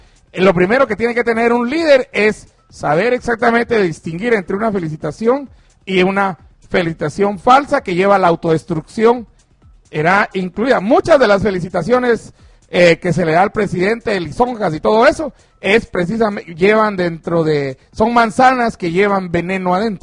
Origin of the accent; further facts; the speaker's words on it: El Salvador; Soy salvadoreño.